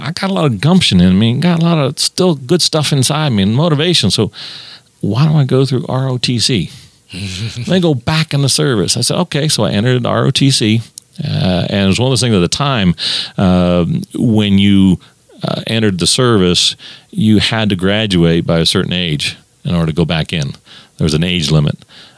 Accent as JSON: {"language": "English", "region": "Virginia", "country": "United States", "tie": "born there", "said": "I was born in the East Coast in Virginia."}